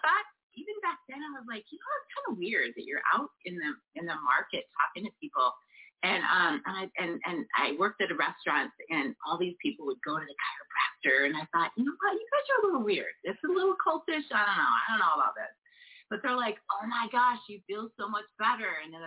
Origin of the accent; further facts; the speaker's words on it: Billings, Montana, United States; I grew up in Billings, Montana, and I always loved to, I was very active.